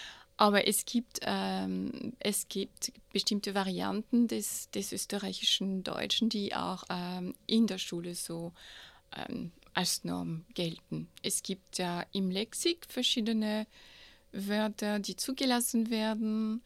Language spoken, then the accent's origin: German; Grand Est, France; German is a second language; moved away as an adult; now in Austria; Ich komme ursprünglich aus Frankreich. Ich komme aus dieser sogenannten Champagne-Ardennen-Gegend und habe im Laufe meines Studiums ein Praktikum in Österreich gemacht, wo ich meinen Mann kennengelernt habe, bin dann geblieben